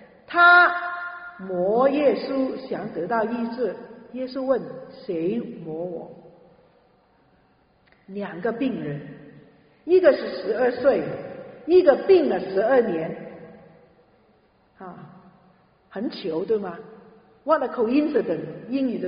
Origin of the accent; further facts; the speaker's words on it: Hong Kong; now in Canada; 可能你们从国内来，我从香港来就知道，人很多